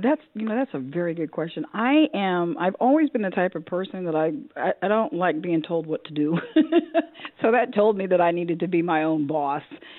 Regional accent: New York City, New York, United States; I'm 58 years old. I'm from New York City, from the small island with more than 11 million people.

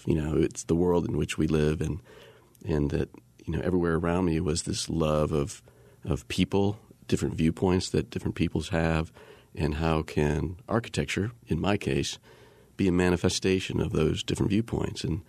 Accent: Midwest, United States; first language German; English is a second language; German is my first language, but I grew up in a house in the upper Midwest speaking German.

